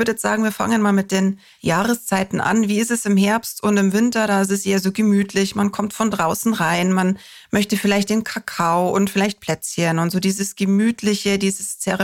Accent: Bavaria, Germany; ich komme aus Bayern, bei uns ist das Volksfest und die Wiesen und was weiß ich was im Vordergrund

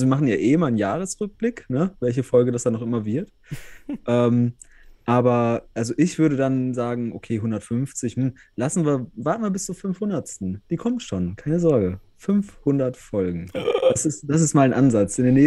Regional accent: North Rhine-Westphalia, Germany; ich bin ja aus Westfalen

